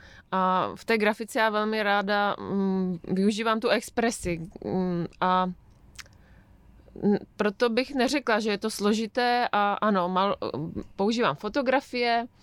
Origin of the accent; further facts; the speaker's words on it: České Budějovice, South Bohemian Region, Czechia; born there; Byť jsem tedy rodačka z Českých Budějovic, tak se přiznám, že to město nevnímám jako svůj domov a ani jsem to tak asi od dětství necítila. Mým domovem je jedna malinká vesnička, kde žije asi 10 obyvatel a je to přesně na rozhraní Třeboňska